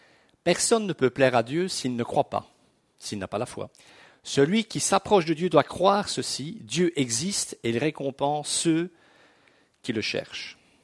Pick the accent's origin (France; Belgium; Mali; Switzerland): Belgium; Brussels; Parce que moi, je suis un citadin, mes amis. J'ai été élevé à Bruxelles